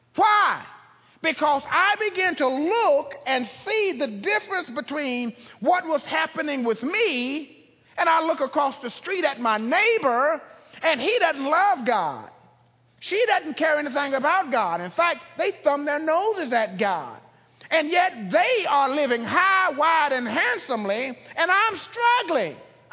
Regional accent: Brunswick, Georgia, United States; I'm from Brunswick. We drive over on St. Simon's Island.

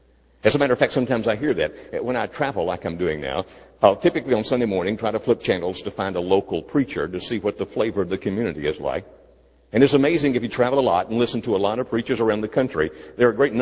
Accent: Augusta, Georgia, United States; accent: Southern; You need to say it in Southern. I'm from Augusta, Georgia. We talk funny over there.

